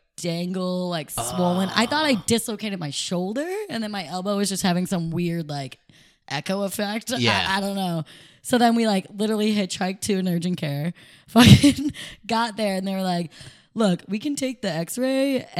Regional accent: Saratoga, New York, United States; Where am I from? Saratoga, Lake George area.

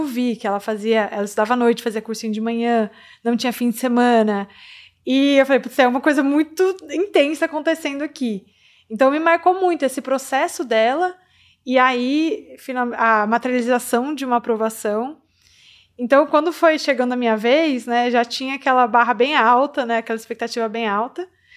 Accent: São José dos Campos, São Paulo, Brazil; Eu sou de São José dos Campos e eu tenho duas irmãs, então nós somos 3 meninas.

